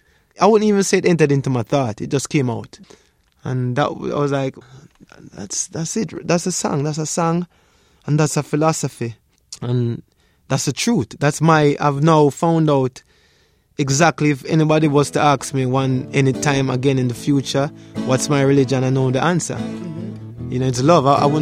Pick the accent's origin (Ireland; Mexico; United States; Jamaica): Jamaica; And then she asked me the same question, where are you from? What religion are you? Yeah, I'm from Jamaica.